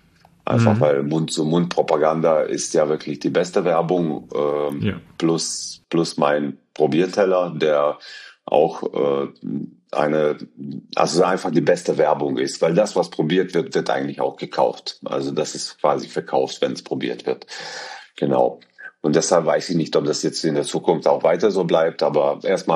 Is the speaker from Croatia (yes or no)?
yes; Croatia; first language Croatian; German is a second language; seine Eltern kommen aber aus demselben Ort, wo ich herkomme, aus Kroatien. Er spricht fließend Kroatisch mit meinem Dialekt auch